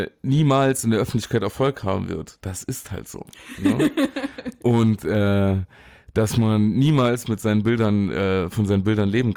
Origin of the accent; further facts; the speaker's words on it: Saarland, Germany; den da kann man sagen als Saarländer, Gummodor